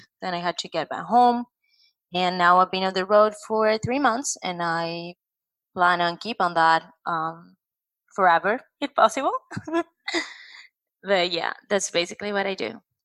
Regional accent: Uruguay; And I'm from Uruguay, so that's South America.

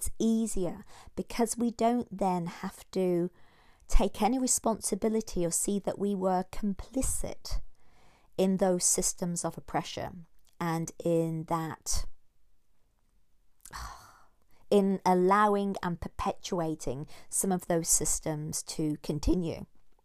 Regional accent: United Kingdom; And the Empire was a great thing. Being British was a great thing.

